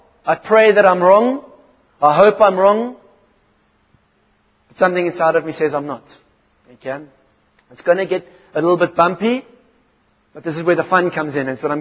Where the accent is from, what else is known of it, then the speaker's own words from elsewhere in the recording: Virginia, Free State, South Africa; I come from Vrystaat, Virginia. I bought by Plat Afrikaans.